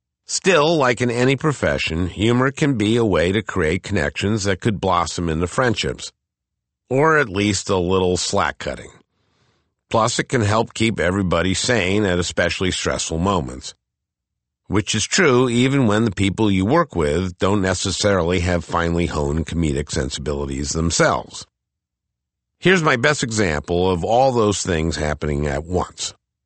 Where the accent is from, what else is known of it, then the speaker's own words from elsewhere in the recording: St. Louis Park, Minnesota, United States; You know, I grew up in St. Louis Park. I was a suburban kid. I knew nothing about agriculture growing up.